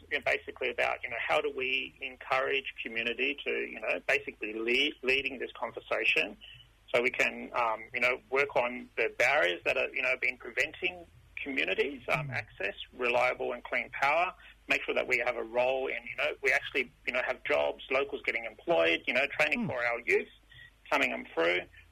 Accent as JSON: {"language": "English", "region": "Northern Territory", "country": "Australia", "tie": "born or raised there", "said": "Yeah, so I'm born and raised in the Northern Territory. My family are Luritja from the Central Desert."}